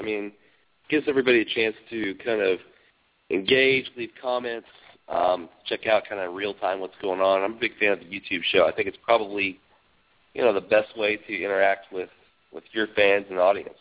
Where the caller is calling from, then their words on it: Joplin, Missouri, United States; Hey, guys. It's … calling from Joplin, Missouri.